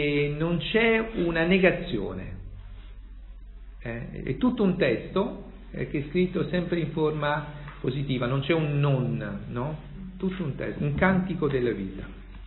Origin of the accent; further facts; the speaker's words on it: Grottaglie, Apulia, Italy; Io sono di Grottaglie, per cui no, ho in mente gente, li vedo ancora oggi, dei ceramisti che lavorano, no, con la terra.